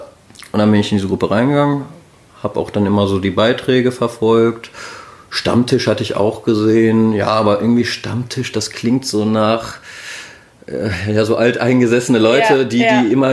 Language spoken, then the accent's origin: German; Dortmund, North Rhine-Westphalia, Germany; Ich komme ursprünglich aus Dortmund, also ich bin nicht neu in Dortmund.